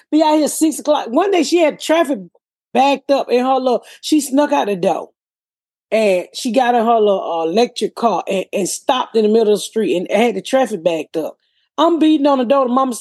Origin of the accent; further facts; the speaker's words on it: Atlanta, Georgia, United States; I went to one football game And, you know, I come from Atlanta.